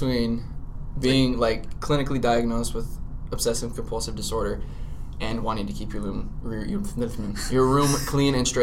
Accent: Brigham City, Utah, United States; I am from Brigham City, Utah.

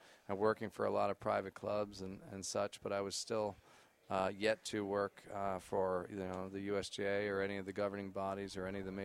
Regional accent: Philadelphia, Pennsylvania, United States; I'm actually from Philadelphia.

